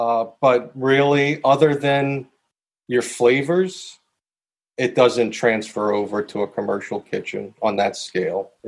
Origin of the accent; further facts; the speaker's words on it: United States; You know, as an American kid, that's what you know, ice cream.